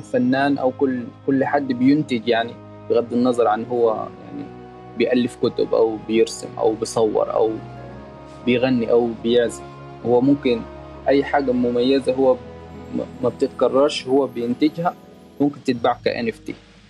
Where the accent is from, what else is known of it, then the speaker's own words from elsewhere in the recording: Sudan; لا، أنا من السودان ما كنتش أصلاً حارف عن الNFT أصلاً.